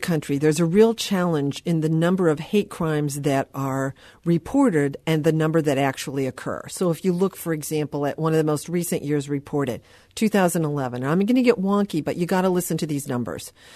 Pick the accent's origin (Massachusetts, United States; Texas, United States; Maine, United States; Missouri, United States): Missouri, United States; St. Louis; And it's so good to be in my hometown and see that, you know, the public radio station, television, and the Beacon are all working together.